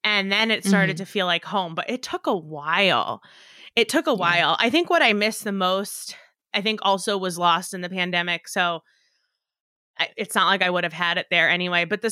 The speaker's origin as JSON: {"language": "English", "region": "New York", "country": "United States", "tie": "born or raised there", "said": "I grew up outside of New York."}